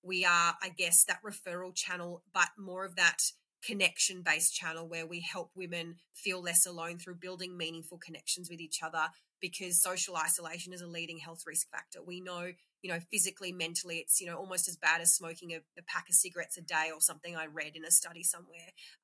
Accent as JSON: {"language": "English", "town": "Sydney", "region": "New South Wales", "country": "Australia", "tie": "born or raised there", "said": "I, as I said, was born and raised in Sydney."}